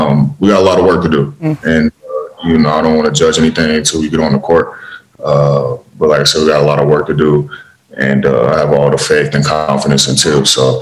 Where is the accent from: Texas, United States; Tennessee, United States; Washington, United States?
Texas, United States; playing in a national championship in my hometown, Cowboys Stadium, playing in Kobe's last game.